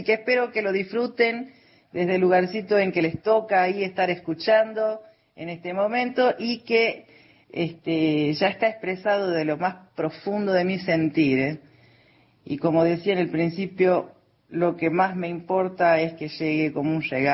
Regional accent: Monteros, Tucumán, Argentina; los paisajes de Catamarca y Tucumán, a donde trajimos a mi niño a vivir. Yo soy de Monteros, ¿no? O sea que volvimos al NOA.

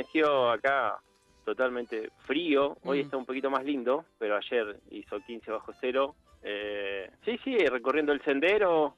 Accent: Merlo, Buenos Aires Province, Argentina; born there; now in Bariloche, Argentina; No, yo soy nacido en Merlo, provincia de Buenos Aires.

